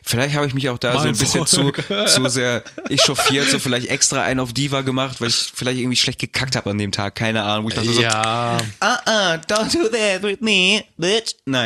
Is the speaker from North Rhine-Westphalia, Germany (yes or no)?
yes; Düsseldorf, North Rhine-Westphalia, Germany; born there; Nein, ich bin Deutscher, Alter. Ich bin fucking Düsseldorf geboren.